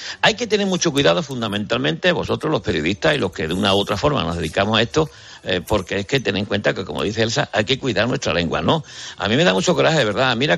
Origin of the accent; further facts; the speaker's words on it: Andalusia, Spain; accent: Andalusian; nuestro acento andaluz, especialmente el de Cádiz